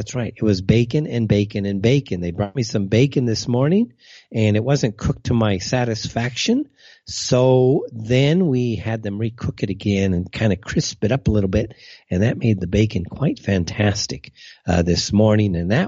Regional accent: California, United States; As a lot of you know, I'm from California, and we're used to fires.

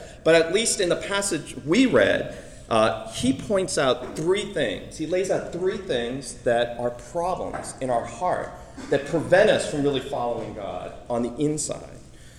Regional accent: Boston, Massachusetts, United States; As some of you know, I was born in Boston. And Boston, for most of my childhood and teenage years and college years, was a city of loser sports teams.

